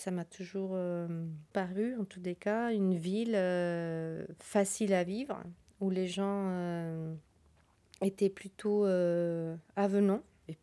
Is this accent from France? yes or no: no; Colombia; moved away; quand je suis partie de la Colombie, les choses étaient assez difficiles